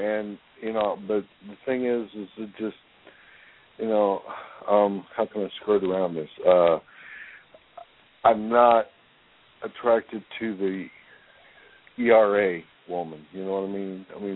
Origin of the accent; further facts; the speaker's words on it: Alabama, United States; Well, I'm from Alabama.